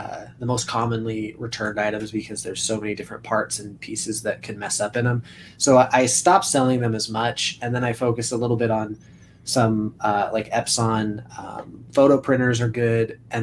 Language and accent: English; California, United States; also born or lived in Washington; sometimes I say soda pop just because I grew up in California, Washington, and it's pop up in Washington and soda in California, and then it kind of mixes together sometimes.